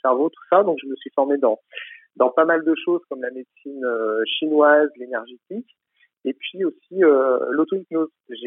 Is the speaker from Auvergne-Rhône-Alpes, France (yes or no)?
yes; Aix-les-Bains, Auvergne-Rhône-Alpes, France; now in Paris, France; je suis originaire d'Aix-les-Bains, je vis à Paris depuis une vingtaine d'années